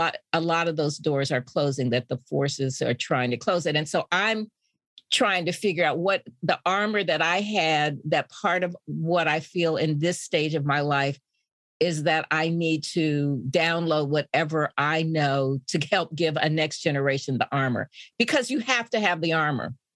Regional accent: Indianapolis, Indiana, United States; I grew up in Indianapolis, but the neighborhood where we lived from the time I was six on was a small Black suburban neighborhood

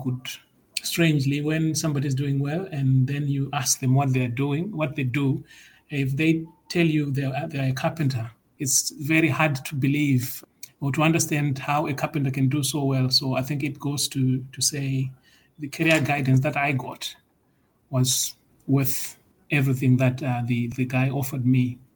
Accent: Zimbabwe; I'm originally from Zimbabwe, and I'm studying a master's degree in quantity surveying.

